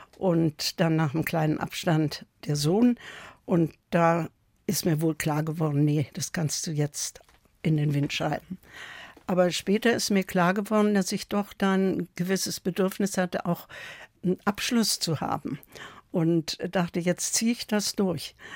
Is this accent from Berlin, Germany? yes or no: yes; Berlin, Germany; born there; now in Munich, Germany; In Berlin habe ich studiert, da ist auch mein Geburtsort.